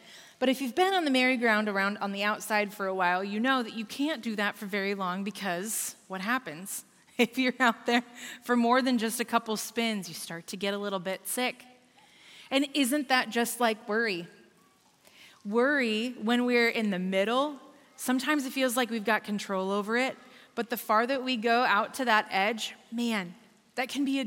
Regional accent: Iowa, United States; I grew up here in Iowa, moved to Seattle, and did student ministry with a friend's dad at a church out there.

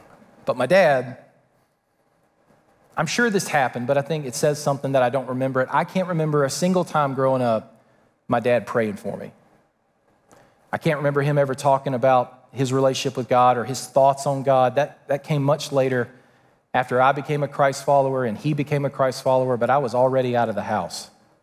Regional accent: Georgia, United States; because that is unusual for a kid in the 90s growing up in South Georgia

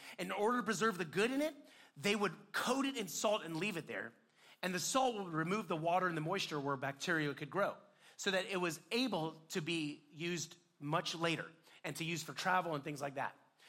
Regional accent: India; And listen, it's not because I'm Indian, all right?

